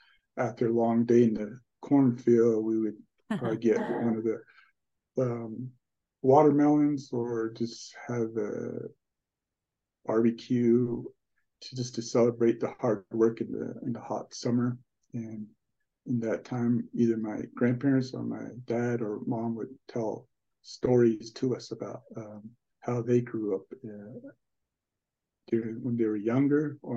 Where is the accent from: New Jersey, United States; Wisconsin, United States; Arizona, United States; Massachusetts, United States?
Arizona, United States; Kayenta; I mentioned, I grew up in Kienta, Arizona.